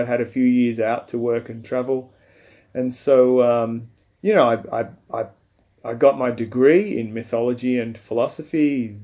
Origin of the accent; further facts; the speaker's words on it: Port Adelaide, South Australia, Australia; I grew up in Port Adelaide in South Australia, and we always lived near a beach.